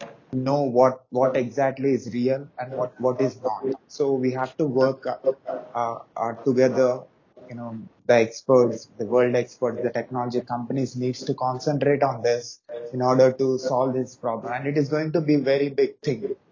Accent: India; I'm from India.

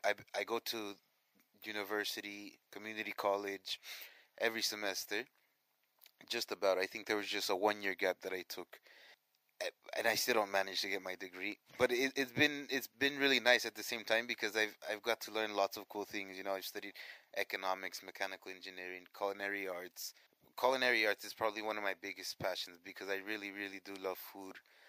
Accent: United States; I am Mexican, but I'm American. I'm born in America, and I was raised in America, going always to Mexico, spending all my summer and winter breaks

